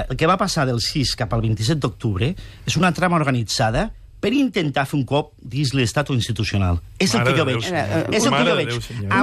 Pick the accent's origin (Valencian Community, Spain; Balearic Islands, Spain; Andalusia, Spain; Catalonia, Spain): Catalonia, Spain; jo, com a català